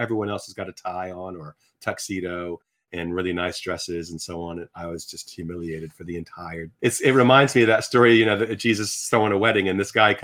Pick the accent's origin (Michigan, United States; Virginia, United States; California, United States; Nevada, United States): Virginia, United States; where I grew up in Richmond was actually a suburb of Richmond, about 30 miles outside the city, sort of very country-ish.